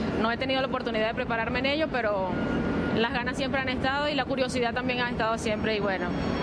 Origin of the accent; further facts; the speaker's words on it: Venezuela; now in Spain; Ah, sí, soy venezolana, con nacionalidad española, pero soy venezolana.